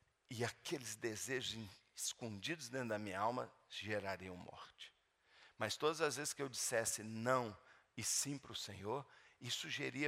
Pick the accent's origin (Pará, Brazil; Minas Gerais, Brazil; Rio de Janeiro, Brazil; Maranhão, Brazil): Minas Gerais, Brazil; Belo Horizonte; Eu sou de Belo Horizonte. Eu era da Terceira Igreja Batista.